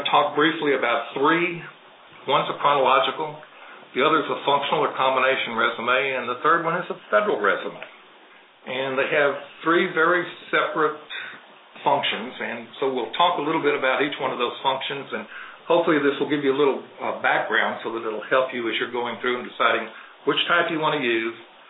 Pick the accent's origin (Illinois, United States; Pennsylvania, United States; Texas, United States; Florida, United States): Texas, United States; Now, I'm from Texas. Some of you are, some of you aren't.